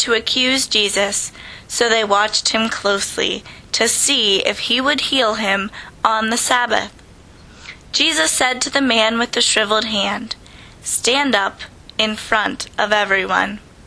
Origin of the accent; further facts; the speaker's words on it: Oil City, Pennsylvania, United States; I am in my second year of studies here at Pittsburgh Theological Seminary, and I am originally from Oil City, Pennsylvania.